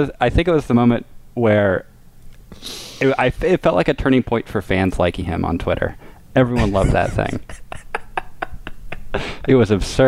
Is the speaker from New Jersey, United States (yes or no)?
no; Richmond, Virginia, United States; now in New York, United States; My story, I'm from Virginia, Richmond, Virginia. I live in New York.